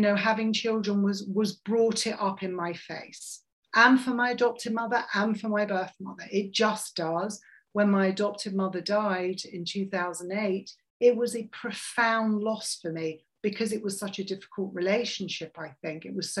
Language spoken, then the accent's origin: English; England, United Kingdom; now in New Jersey, United States; He's Italian, I'm English. We were living in New Jersey, 1 hour away from each other.